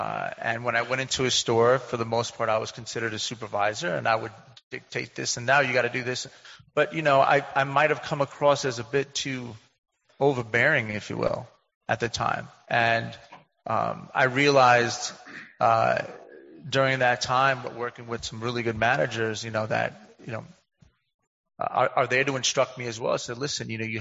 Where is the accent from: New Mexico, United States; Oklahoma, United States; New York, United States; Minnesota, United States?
New York, United States; New York City; now in upstate New York, United States; I'm a city boy. I am a city boy born and raised in New York City, surrounded by 8 million people.